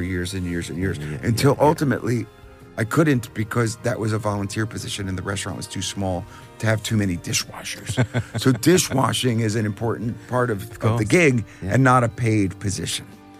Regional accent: Sayreville, New Jersey, United States; My hometown was called Sayreville, and it was built on the location of the Sayre Fisher Brick Company.

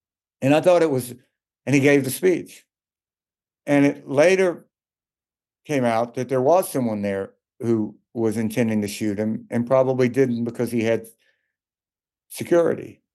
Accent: Mississippi, United States; I grew up in the American South in Mississippi at a time when civil rights was still very much an issue.

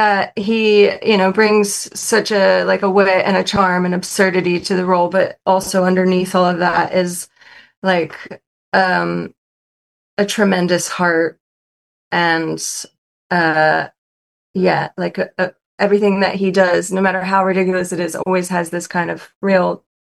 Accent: United States; accent: American; And they're like, can you use your American accent? And I'm like, I am using my American accent.

